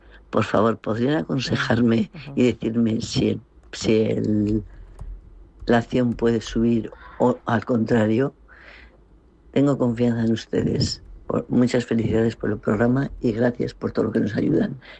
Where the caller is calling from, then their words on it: La Rioja, Spain; de La Rioja.